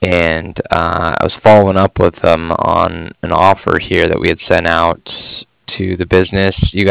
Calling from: Cardiff, Wales, United Kingdom; I was actually calling from Cardiff

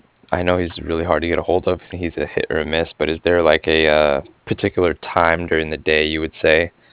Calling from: Cardiff, Wales, United Kingdom; And I'm calling from Cardiff, C-A-R-D-I-F-F, like Frank.

